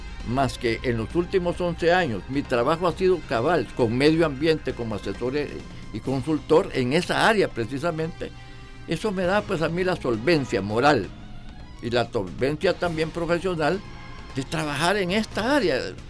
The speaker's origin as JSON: {"language": "Spanish", "country": "El Salvador", "said": "esperaríamos nosotros, y como salvadoreños, que también la universidad se proyecte."}